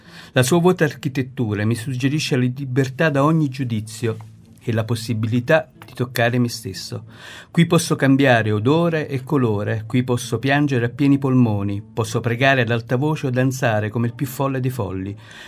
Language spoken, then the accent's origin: Italian; Naples, Campania, Italy; now in Rome, Italy; e ho concluso i miei studi a Roma, per cui sono di adozione romana, infatti lo scrivo sempre, sono un napoletano